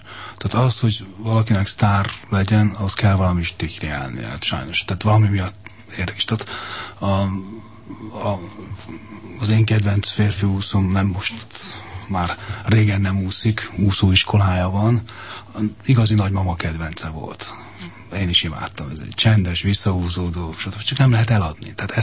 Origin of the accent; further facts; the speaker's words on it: Hungary; hogy magyarok vagyunk, és hogy ennyire szeretjük egymást